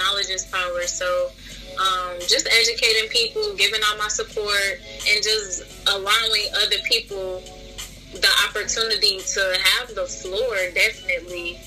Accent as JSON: {"language": "English", "town": "Detroit", "region": "Michigan", "country": "United States", "said": "I'm from Detroit."}